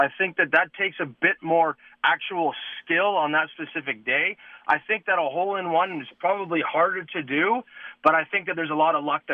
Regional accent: Canada; I love being Canadian, and I love being in Canada.

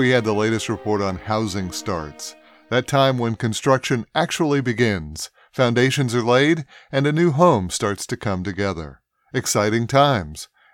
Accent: Philadelphia, Pennsylvania, United States; a whole slate of economic reports coming out of my hometown of Philadelphia

